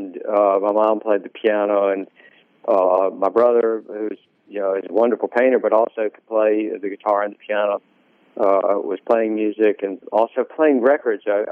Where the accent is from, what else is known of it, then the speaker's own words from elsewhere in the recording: Greenville, United States; born there; I was born in Greenville, so.